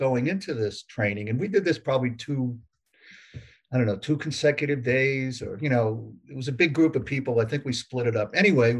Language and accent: English; Worcester, Massachusetts, United States; moved away; Yeah, born and raised in Worcester.